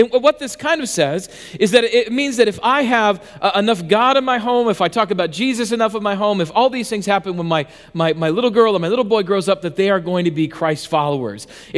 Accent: South Dakota, United States; When I grew up in South Dakota, we went to a small church there.

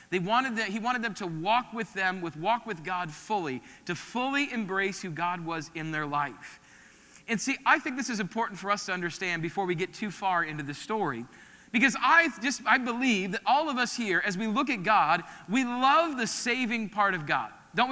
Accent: Midwest, United States; Now, I grew up in the Midwest, and so I don't know if you've ever experienced locust before.

